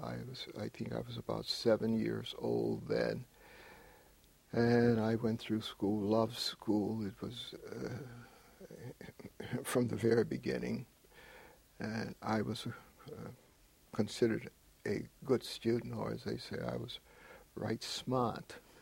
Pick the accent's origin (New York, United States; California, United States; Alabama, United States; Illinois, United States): Illinois, United States; Maywood; born there; Well, I was born in Maywood, Illinois. In 1923, so I'm now 84 years old.